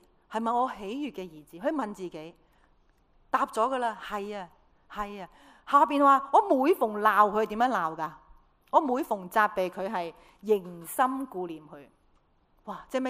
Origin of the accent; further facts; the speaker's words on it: China; 我们中国人呢，如果很伤心是怎么做呢？